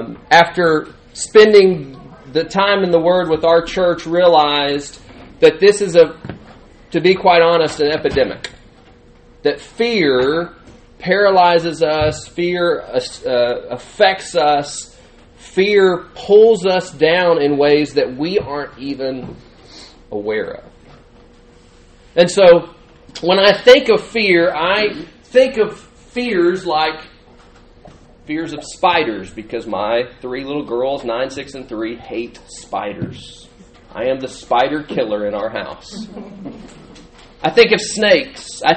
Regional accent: Arlington, Texas, United States; I was telling my new friend over here that I'm from Arlington. … I'm from Arlington, Texas.

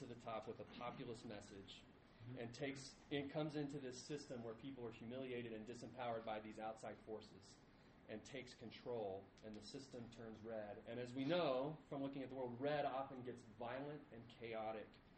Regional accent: Cincinnati, Ohio, United States; born there; I like the Cincinnati Reds because I was born in Cincinnati.

